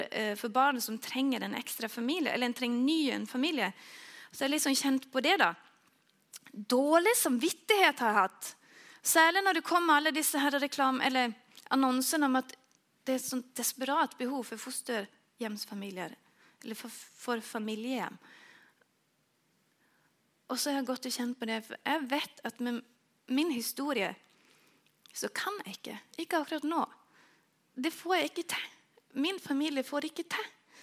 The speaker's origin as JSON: {"language": "Swedish", "region": "northern Sweden", "country": "Sweden", "said": "Jag är ju från Nordsverige, det är kanske därför det blir så."}